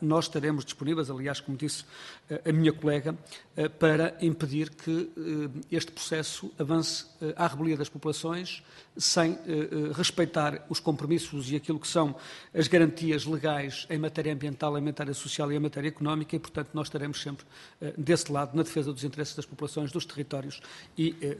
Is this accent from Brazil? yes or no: no; Vila Real, Portugal; Eu venho de Vila Real